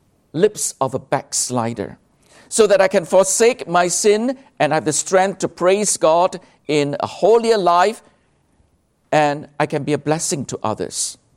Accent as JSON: {"language": "English", "country": "Malaysia", "said": "Well, I was from Malaysia. Some of you were not from Singapore."}